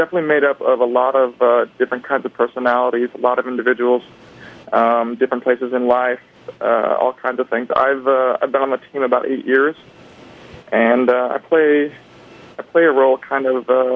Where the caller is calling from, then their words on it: New York, United States; I'm calling from New York.